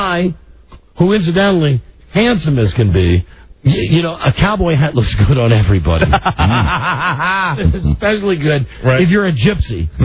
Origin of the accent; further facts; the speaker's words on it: United States; Because I'm an American. I speak English.